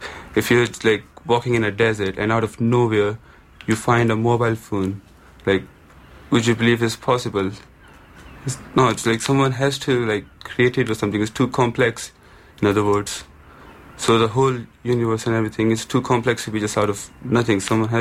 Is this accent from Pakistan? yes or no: yes; Pakistan; Yeah, I was born and raised in a Muslim family. I am from Pakistan.